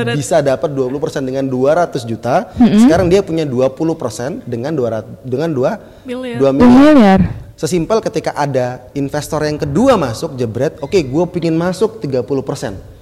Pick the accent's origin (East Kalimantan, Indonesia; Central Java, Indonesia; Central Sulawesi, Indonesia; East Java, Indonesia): East Kalimantan, Indonesia; Bontang; dari kecil saya SMA di Bontang